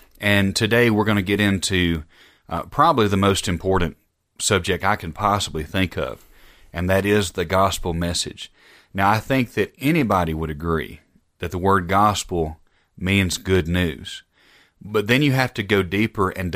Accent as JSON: {"language": "English", "region": "Alabama", "country": "United States", "said": "I'm already from Alabama. I've got a lot of things working against me, but I do want to give an illustration from home."}